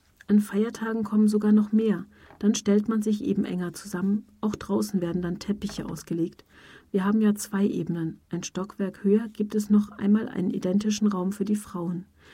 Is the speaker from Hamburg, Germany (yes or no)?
no; Friedrichshafen, Baden-Württemberg, Germany; Ich komme ursprünglich aus Friedrichshafen am Bodensee.